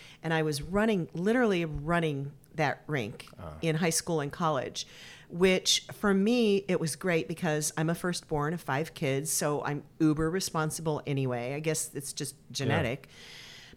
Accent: Michigan, United States; also born or lived in Detroit, Michigan / Los Angeles, California; I was born in Detroit, and I was raised I was raised in Los Angeles for my first 10 years, and then we moved back to Michigan. And then I spent another 10 years in Michigan

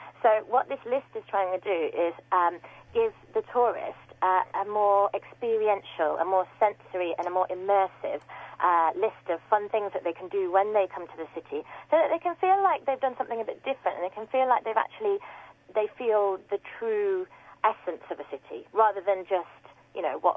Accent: London, United Kingdom; So as a Londoner, one of my favourite things is to sit in a beautiful old-school traditional pub on a Sunday in front of a roaring fire when it's cold outside and enjoy a Sunday roast.

